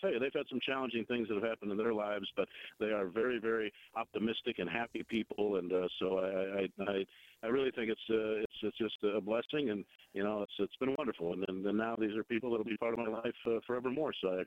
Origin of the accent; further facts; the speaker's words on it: Los Angeles, California, United States; you guys know I grew up in Los Angeles